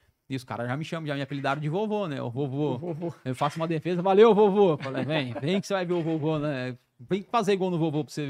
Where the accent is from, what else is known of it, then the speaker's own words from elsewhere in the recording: São Paulo, Brazil; sou paulista.